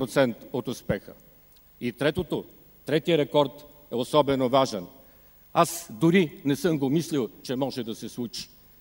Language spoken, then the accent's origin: Bulgarian; Sofia, Sofia City, Bulgaria; Аз съм бил наред с това, че съм софиянец